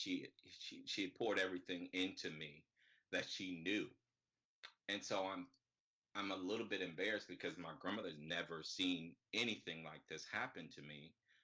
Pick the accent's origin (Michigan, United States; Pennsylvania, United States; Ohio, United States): Michigan, United States; Detroit; So I'm actually from Detroit, Michigan. That's where I was born and reared.